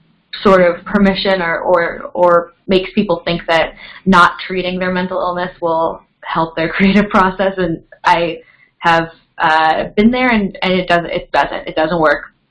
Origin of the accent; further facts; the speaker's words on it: California, United States; I grew up in the town I grew up in, because I grew up in Silicon Valley